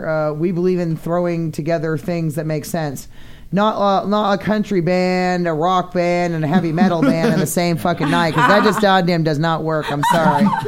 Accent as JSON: {"language": "English", "region": "Maine", "country": "United States", "said": "Well, we're from Maine. We do weird shit like that."}